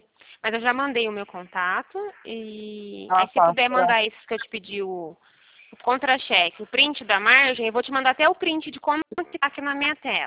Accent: Pirassununga, São Paulo, Brazil; eu sou de Pirassununga

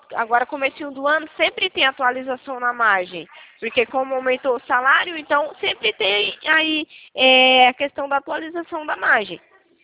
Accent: Sergipe, Brazil; now in São Paulo, Brazil; Ah, eu sou de Sergipe, mas também moro em São Paulo. Mas eu sou de Sergipe.

